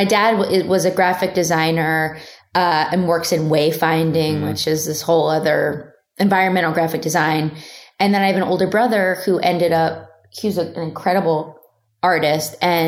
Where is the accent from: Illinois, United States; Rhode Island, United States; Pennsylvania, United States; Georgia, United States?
Pennsylvania, United States; Philadelphia; I'm from Philadelphia, around the tri-state area.